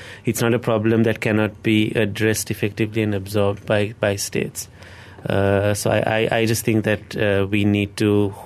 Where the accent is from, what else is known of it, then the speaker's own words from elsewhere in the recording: Sri Lanka; I'm not Malaysian, so I cannot speak on behalf of Malaysian society, but on behalf, as a Sri Lankan, I would speak on behalf of my people